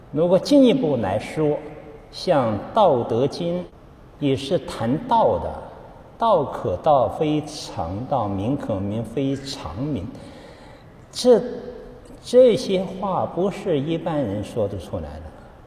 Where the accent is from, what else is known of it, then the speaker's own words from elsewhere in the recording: China; 作为我们中国人，对自己的本土文化要了解。